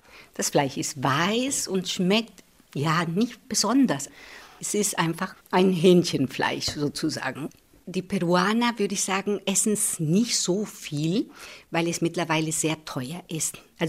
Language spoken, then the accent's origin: German; Chile; unterrichte Spanisch an der Technischen Universität in München. Ich bin aus Chile in Südamerika.